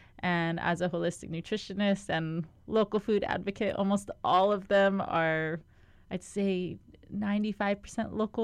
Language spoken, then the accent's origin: English; Hawaii, United States; Growing up on Kauai, I love nature. I love everything about the world.